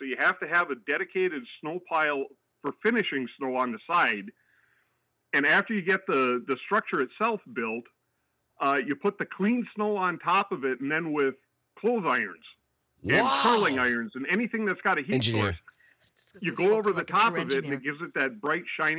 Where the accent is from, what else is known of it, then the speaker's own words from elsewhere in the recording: Norway, Michigan, United States; I'm a native Youper. I'm originally from Norway, so